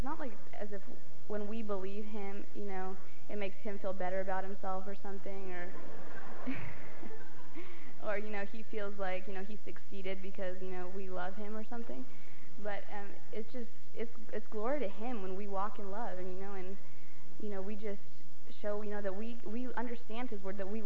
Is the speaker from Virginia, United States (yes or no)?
no; Ventura, California, United States; I'm from Ventura, California. I am 14 years old.